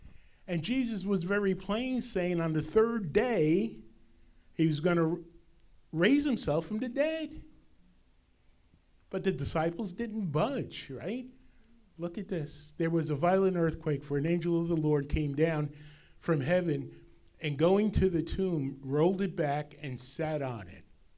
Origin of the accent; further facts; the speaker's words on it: New Jersey, United States; I grew up in Bergen County where they had the blue laws, and stores weren't open 24/7.